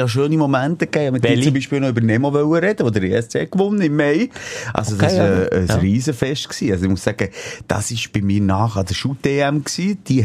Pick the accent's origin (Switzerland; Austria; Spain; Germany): Switzerland; jetzt geht es ins Penalty-Schießen mit der Erfahrung als Schweizer.